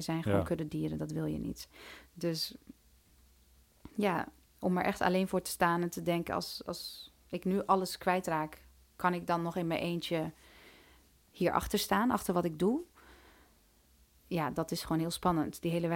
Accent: Turkey; now in Netherlands; ik ben Turks

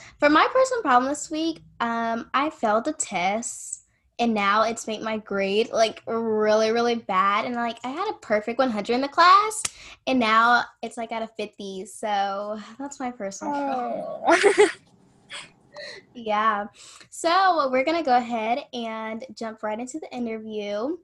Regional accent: Alabama, United States; moved away; I live, like, 3 hours away from Alabama, and I'm actually from Alabama, so that's really cool.

